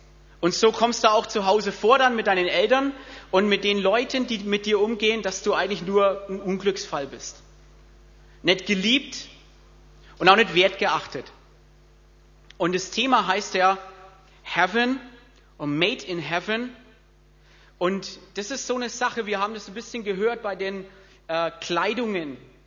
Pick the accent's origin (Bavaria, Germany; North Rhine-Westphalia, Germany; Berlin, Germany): Bavaria, Germany; Meine Witze sind nicht die besten. Ich bin halt ein Franke, von daher.